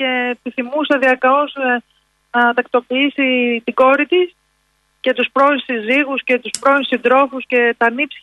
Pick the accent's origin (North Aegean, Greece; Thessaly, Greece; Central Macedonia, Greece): Central Macedonia, Greece; Thessaloniki; Ως Θεσσαλονικιά μου αρέσει η θάλασσα